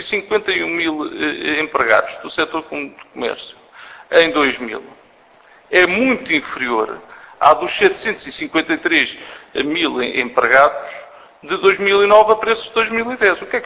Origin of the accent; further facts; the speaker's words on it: Lisbon, Portugal; sou daqui da região de Lisboa